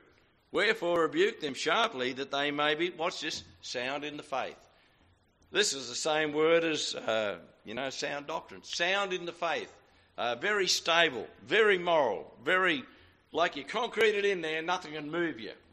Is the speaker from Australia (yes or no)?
yes; New South Wales, Australia; I grew up here in the New England district raising sheep.